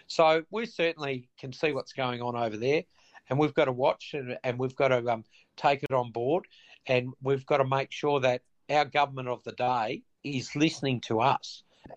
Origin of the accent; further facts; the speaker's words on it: Western Australia, Australia; particularly a state like Western Australia, which is my home state